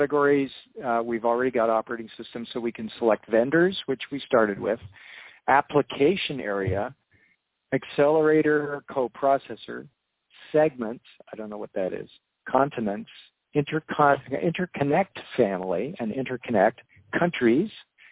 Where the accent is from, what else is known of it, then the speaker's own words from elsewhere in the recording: Canada; Let's see how many are in Canada, my home country here.